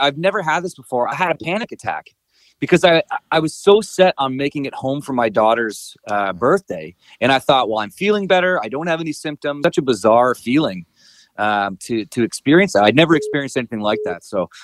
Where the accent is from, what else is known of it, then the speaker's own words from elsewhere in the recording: St. Catharines, Ontario, Canada; here in town, my hometown of St. Catharines.